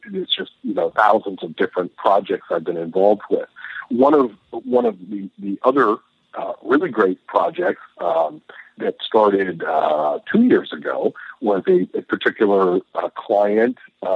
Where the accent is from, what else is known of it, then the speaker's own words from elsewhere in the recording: Erie, Pennsylvania, United States; I started selling my art to local galleries in my hometown of Erie, Pennsylvania, right up on Lake Erie. And it's a very historical town.